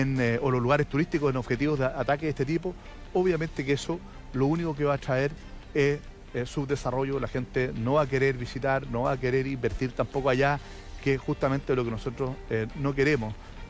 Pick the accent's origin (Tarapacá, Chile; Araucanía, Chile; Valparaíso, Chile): Araucanía, Chile; Curacautín; pero yo soy de Curacautín. Curacautín es una comuna turística, que es una de las comunas que más ha crecido el turismo en Chile en los últimos años, vinculado a los parques nacionales, al centro de esquí, ¿no es cierto?, a las termas, los ríos, la naturaleza